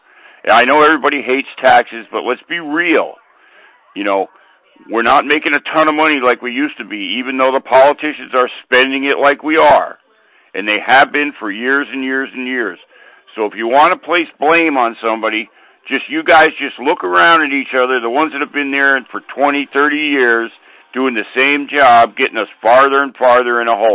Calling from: Anchorage, Alaska, United States; I'm calling from Anchorage, Alaska. Yeah, I've been up here since 1971. I actually came up here to build the pipeline, and I stayed.

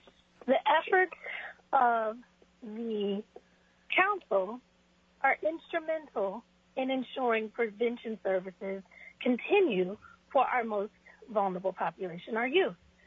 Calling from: Eagle River, Alaska, United States; I'm calling in from Eagle River.

